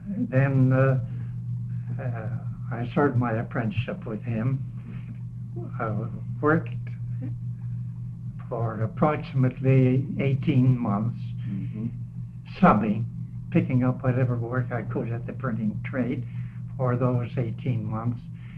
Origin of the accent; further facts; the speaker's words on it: Ontario, Canada; born there; now in British Columbia, Canada; I was born in Ontario, July 8, 1881, in a farming area